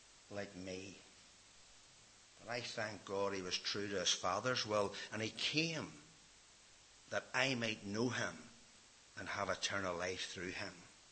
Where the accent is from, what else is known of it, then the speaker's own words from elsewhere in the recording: Ballynahinch, Northern Ireland, United Kingdom; born there; See, I was born in Ballinahinch.